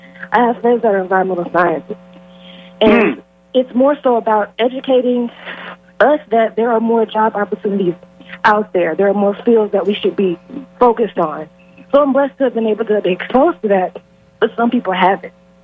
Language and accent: English; Pensacola, Florida, United States; now in Tampa, United States; I live in Tampa now. I'm born and raised in Pensacola